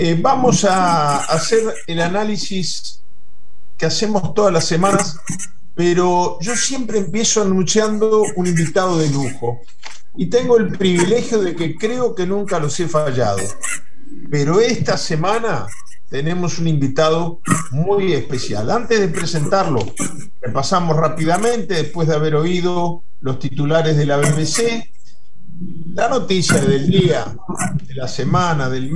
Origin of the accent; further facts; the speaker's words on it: Uruguay; En Brasil, nuestro otro vecino, hablo como uruguayo